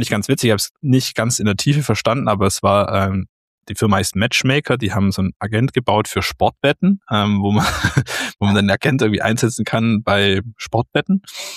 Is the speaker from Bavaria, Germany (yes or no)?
no; Baden-Württemberg, Germany; vor allem für mich als Schwabe